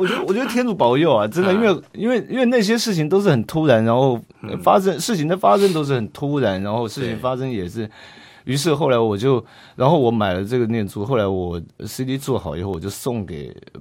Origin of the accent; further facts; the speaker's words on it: Taiwan; 我觉得这就像我们台湾人包容一切的那种性格是一样的，